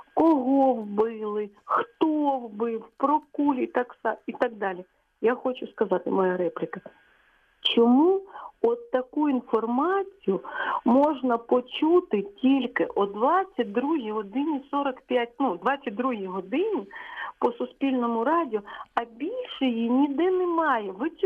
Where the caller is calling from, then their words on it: Poltava, Poltava Oblast, Ukraine; я вам телефоную з Полтави.